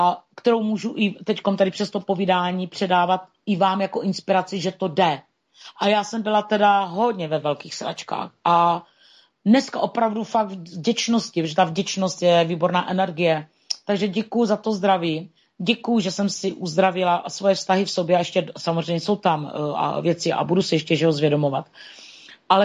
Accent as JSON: {"language": "Czech", "region": "Moravia", "country": "Czechia", "said": "já jsem z Moravy, tak prostě ho piju a dávám si ho"}